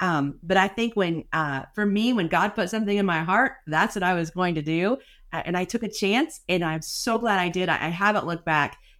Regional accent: Ohio, United States; I'm from Ohio, and I've been helping employees understand their benefits for over 20 years.

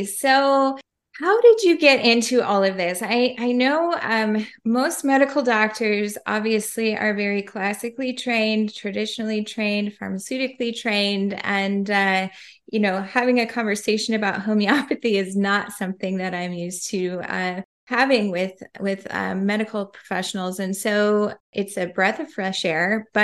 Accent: California, United States; the state of California, my home state, which I am sometimes reluctant to admit.

